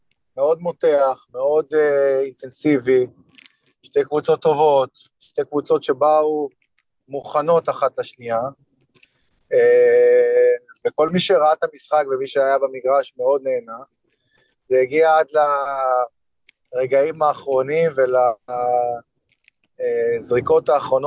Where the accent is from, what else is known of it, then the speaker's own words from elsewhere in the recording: Beit Zayit, Jerusalem District, Israel; אז אני גדלתי במושב בית זית, ובגיל מאוד צעיר התחלתי לשחק כדורסל